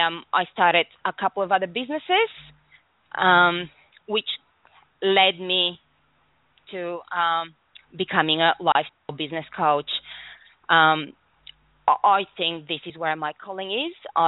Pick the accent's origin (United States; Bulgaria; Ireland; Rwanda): Bulgaria; I was born in Bulgaria. When I was growing up, we were a communist state under the Russian rule.